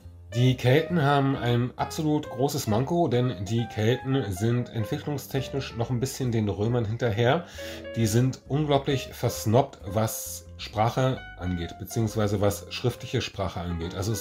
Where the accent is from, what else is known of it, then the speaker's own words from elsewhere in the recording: Berlin, Germany; ich komme hier aus Berlin, ich komme aus dem Nordosten, das ist hier Odin-freie Zone